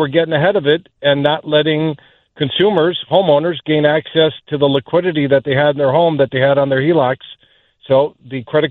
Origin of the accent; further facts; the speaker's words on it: New York, United States; I'm from New York, and my family's in New York.